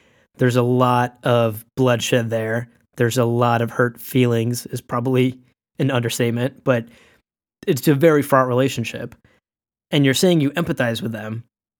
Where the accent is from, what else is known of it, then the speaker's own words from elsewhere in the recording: Pakistan; born there; I was born in Pakistan